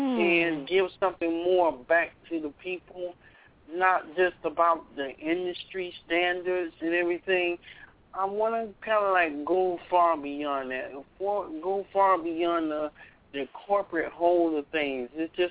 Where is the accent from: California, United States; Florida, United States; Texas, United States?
Florida, United States; Fort Lauderdale; I'm from Fort Lauderdale.